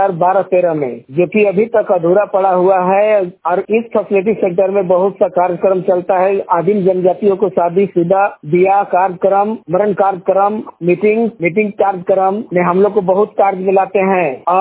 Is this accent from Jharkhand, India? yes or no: yes; Sataliya, Jharkhand, India; ग्राम सतैलिया, पंचायत बिलेती खैर, पोस्ट प्रखंड थाना चिनिया, जिला गढ़वा, झारखंड के रहने वाला हूँ।